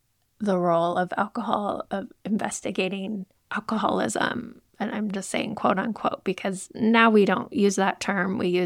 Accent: Moscow, Idaho, United States; I grew up in Moscow, Idaho.

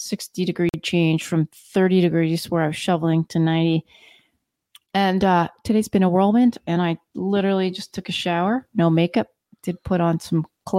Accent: Florida, United States; I'm happy to be back in my home state of Florida somewhat.

